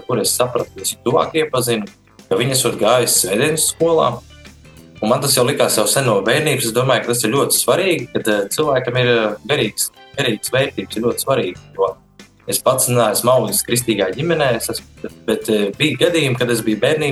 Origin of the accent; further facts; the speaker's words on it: Jūrmala, Latvia; Mēs abi esam jūrmalnieki. Mēs esam auguši un dzimuši Jūrmalā šeit pats slokā Kauguros.